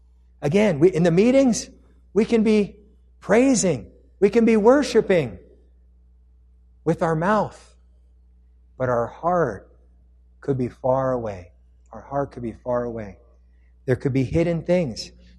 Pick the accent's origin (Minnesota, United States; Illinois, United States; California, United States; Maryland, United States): California, United States; Long Beach; also born or lived in Irvine; now in Riverside, United States; I grew up in Long Beach and then I was in the training and I lived in Irvine for a couple years, you know, near the ocean.